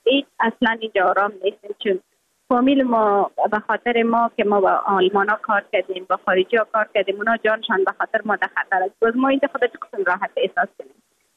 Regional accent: Afghanistan; یکانه چیزی که من از افغانستانم روی خود وعده کرده بودم

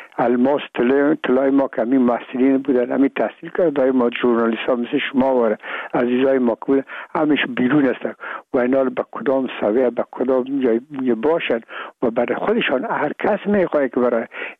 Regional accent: Afghanistan; ما افغان هستیم

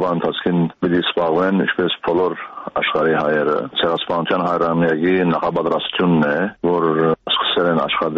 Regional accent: United States; որպես ամերիկահայ անշուշտ մենք նախանդրում ենք

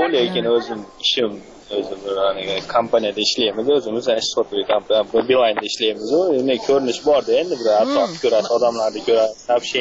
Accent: Kyrgyzstan; endi o'zim Qirg'izistondan bo'lsam ham, endi o'zbekman, narsam o'zbek

